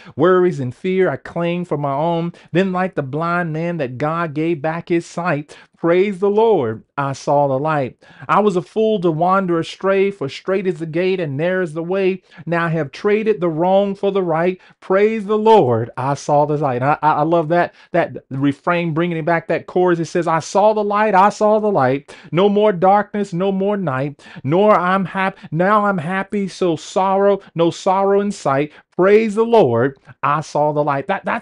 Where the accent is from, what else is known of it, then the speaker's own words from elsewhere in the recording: McLeansville, North Carolina, United States; I remember I grew up in McLeansville, North Carolina, off of Huffine Mill Road, Hicon Road area.